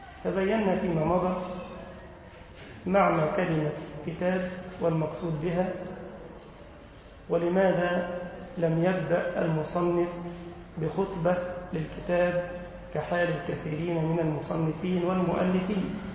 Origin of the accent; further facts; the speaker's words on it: Egypt; اللهم أمن بلدنا مصر يا رب العالمين